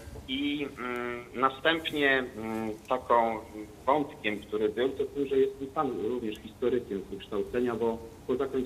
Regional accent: Warsaw, Masovian Voivodeship, Poland; ja nie jestem Ślązakiem tylko z pochodzenia, tylko warszawiakiem, a rodzina moja po mieczu pochodzi z Wielkopolski, z Pomorza.

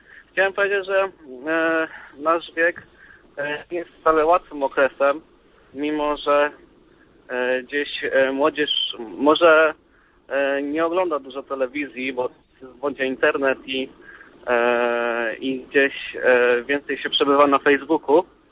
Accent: Pabianice, Łódź Voivodeship, Poland; Jestem z Fabianic, pod Łodzią.

